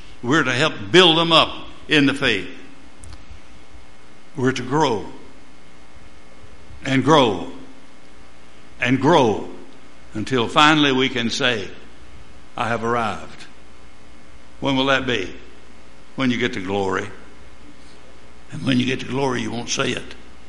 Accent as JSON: {"language": "English", "region": "Tennessee", "country": "United States", "said": "I know where I came from. I came from Tennessee. If you don't go with me sometime, I'll take you and show you where I came from. Poorest county in the state of Tennessee, probably. And my area was probably the poorest. Grundy County."}